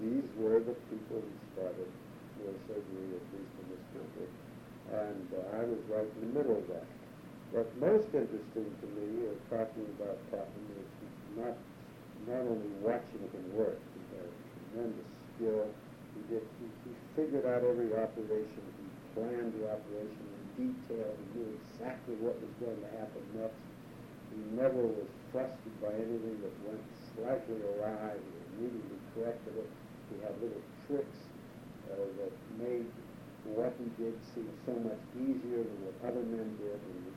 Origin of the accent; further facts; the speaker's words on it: New York, United States; because as a New Yorker, most New Yorkers don't like any place else as well as they do in fact.